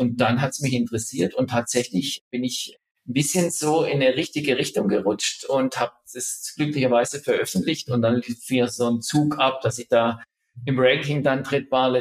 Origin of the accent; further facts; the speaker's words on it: Baden-Württemberg, Germany; Also ich komme aus dem Raum Stuttgart.